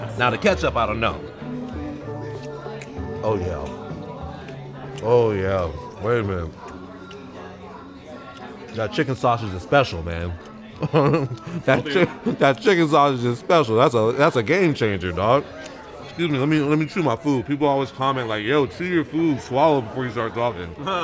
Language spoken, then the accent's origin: English; Arkansas, United States; I'm in Arkansas. I grew up in Arkansas.